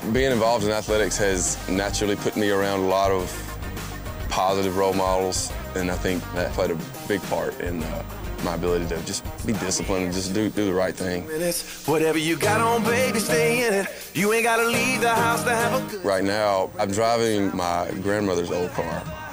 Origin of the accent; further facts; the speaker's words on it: Cedartown, Georgia, United States; I'm from Cedartown, Georgia. It's about an hour from Atlanta. It's a small town of about 12 to 15,000 people. All my relatives were within about 10 to 15 minutes from my house.